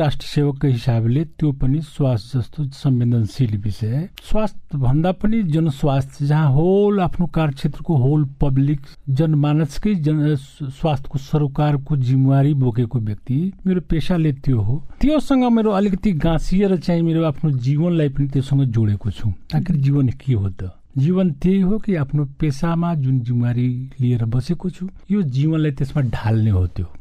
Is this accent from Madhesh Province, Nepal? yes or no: yes; Madhesh Province, Nepal; अब यो पर्सा जिल्लाको विकट ठाउँ यहाँहरूलाई चाहिँ आश्चर्य लाग्ला, श्रोतागणहरूलाई पनि आश्चर्य लाग्ला, तर अझै पनि बाटोघाटो छैन मेरो गाउँमा।